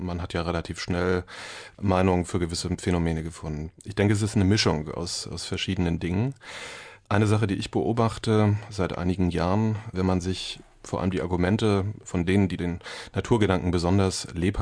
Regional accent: Mecklenburg-Vorpommern, Germany; aber auch eben ganz, ganz viel in Mecklenburg, wo ich herkomme, beim Angeln oder beim Sammeln von Vogelnestern.

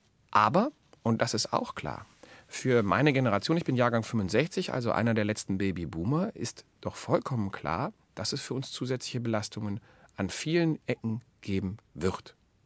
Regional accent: Krefeld, North Rhine-Westphalia, Germany; was meine Heimatstadt Krefeld, Sie merken, ich komme da immer wieder drauf zurück

